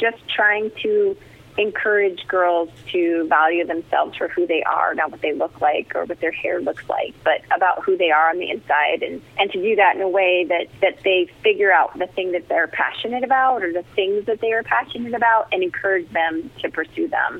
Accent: New Jersey, United States; I grew up in New Jersey and was youngest of 4

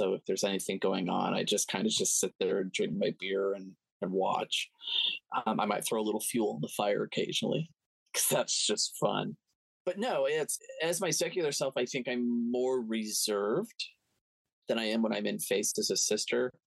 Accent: the South, United States; you're a gay man growing up in the South

